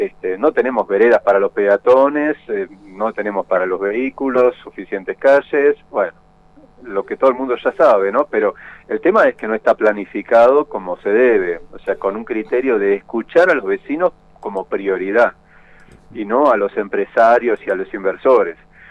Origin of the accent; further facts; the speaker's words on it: Buenos Aires, Argentina; born there; moved away as an adult; also born or lived in Catriel; now in Bariloche, Argentina; ya teníamos varios años de vivir en Catriel, en Río Negro. Nací en Buenos Aires, pero bueno, ya hace más de 35 años que vivo en la Patagonia, hace 30 en Bariloche.